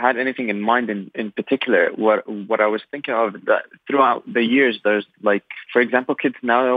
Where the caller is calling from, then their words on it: Dubai, United Arab Emirates; I'm calling from Dubai, from the Emirates, United Arab Emirates.